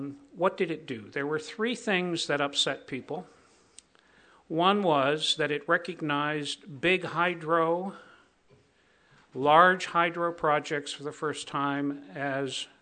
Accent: Connecticut, United States; I am from Connecticut.

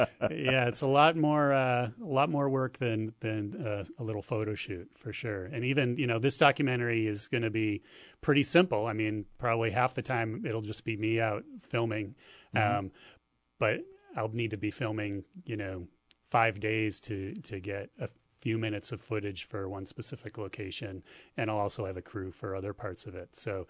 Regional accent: Chicago, Illinois, United States; now in New England, United States; Absolutely, and I'm a flatlander. I grew up in Chicago.

